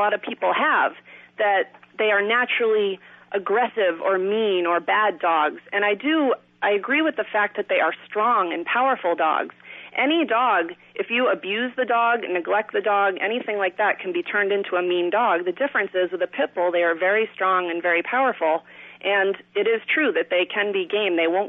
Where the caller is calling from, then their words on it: Boston, Massachusetts, United States; I'm calling from Boston, too, from Jamaica Plain.